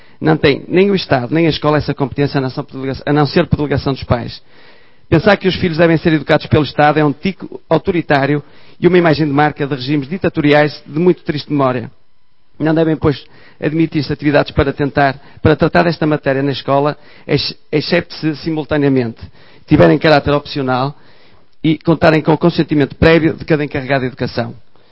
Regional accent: Norte, Portugal; Venho do Minho, talvez como se note.

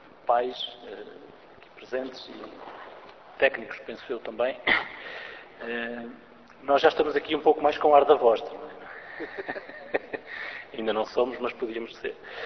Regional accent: Pinhel, Guarda, Portugal; now in Coimbra, Portugal; eu sou do Conselho de Pinhel, embora trabalhe em Coimbra

